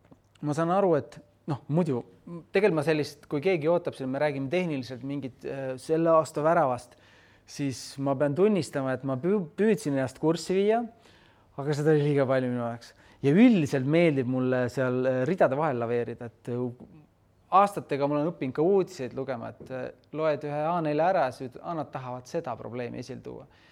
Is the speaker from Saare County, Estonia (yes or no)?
no; Rapla, Rapla County, Estonia; Ma olen Raplas pärit